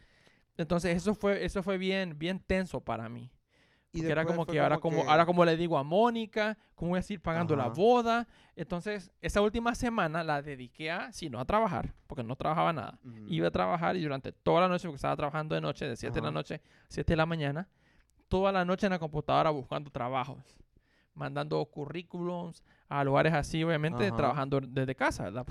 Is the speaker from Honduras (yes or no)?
yes; Honduras; como buen hondureño